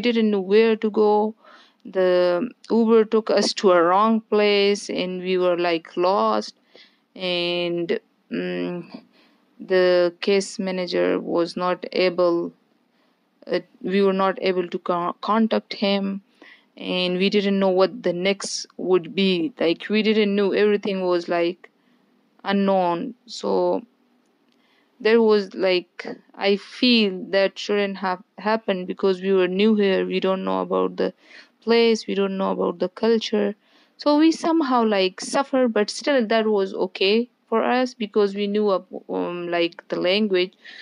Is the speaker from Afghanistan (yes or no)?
yes; Afghanistan; now in New Jersey, United States; I'm from Afghanistan. I'm 29 years old, and I hold a master's degree from Malaysia. And I'm currently living in New Jersey, United States of America.